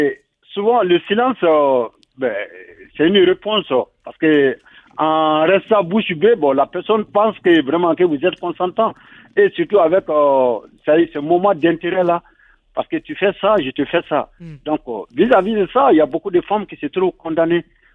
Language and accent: French; Mali; Parce que beaucoup de Maliens, moi en tant que Malien